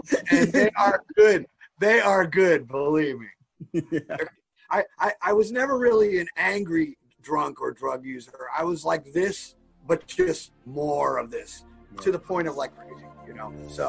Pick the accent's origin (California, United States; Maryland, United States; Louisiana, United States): Maryland, United States; I'm originally from Maryland.